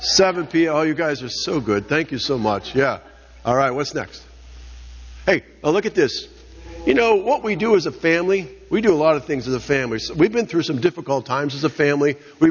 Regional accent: Pittsburgh, Pennsylvania, United States; I grew up around Pittsburgh, and that was the city of champions back in the 70s.

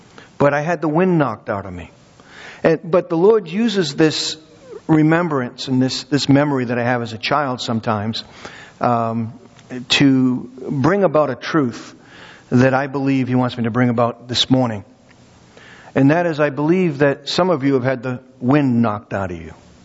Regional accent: Massachusetts, United States; I grew up in Massachusetts, if you haven't, you know, picked up on the accent yet.

